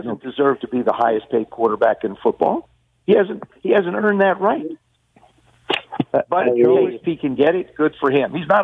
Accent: New Jersey, United States; growing up in Jersey, I didn't pay much attention to it.

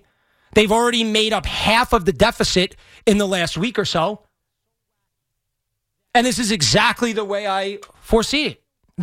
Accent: New York, United States; And as a guy that, obviously growing up in New York where you see like no blondes your entire life

